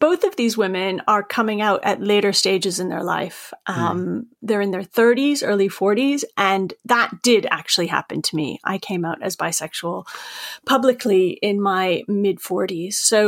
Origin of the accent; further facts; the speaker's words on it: Maine, United States; which I'm from Maine, as you can tell from my accent